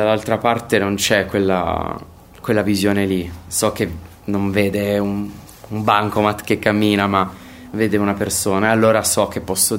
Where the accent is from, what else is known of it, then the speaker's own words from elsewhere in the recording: Turin, Piedmont, Italy; Siamo torinesi, ma tutti del sud